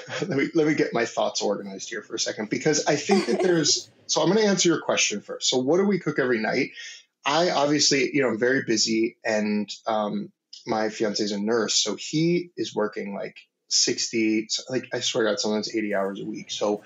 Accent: Maryland, United States; I grew up in like in Maryland, like sort of in the DC area, and like crab and seafood was sort of like bay.

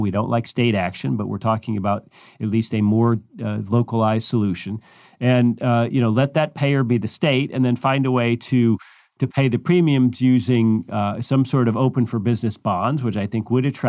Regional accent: Alabama, United States; In my home state of Alabama, we're supposedly considering until May 1, but I certainly hope it doesn't get extended beyond that.

